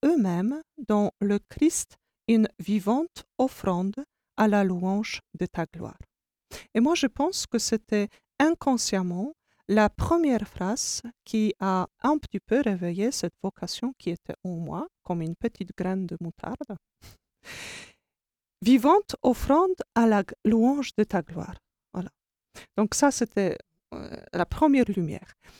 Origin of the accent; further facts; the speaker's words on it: Poland; French is a second language; Je suis polonaise.